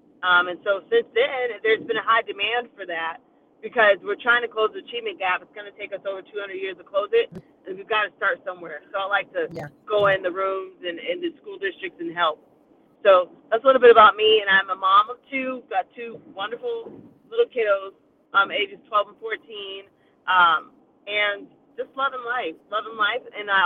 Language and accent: English; Sarasota, Florida, United States; now in Tampa, United States; I'm from Sarasota, Florida, but I'm based near Tampa, Florida.